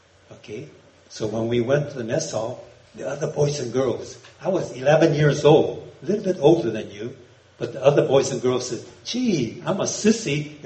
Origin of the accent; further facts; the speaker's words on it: United States; born there; I'm American. I was born here in America. My parents came from Japan. That's why I look Japanese.